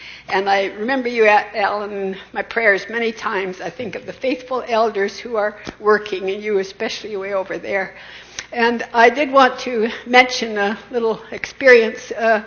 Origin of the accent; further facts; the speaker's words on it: Vancouver, British Columbia, Canada; I'm from Vancouver up in Canada.